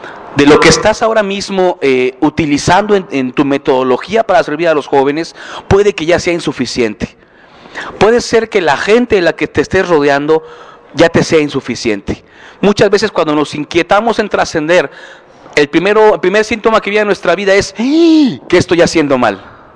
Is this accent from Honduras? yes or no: no; Mexico; Y extrañamente apenas estamos comenzando ahora en México, ¿no? En mi país, extrañamente apenas estamos comenzando a hacer algo trascendental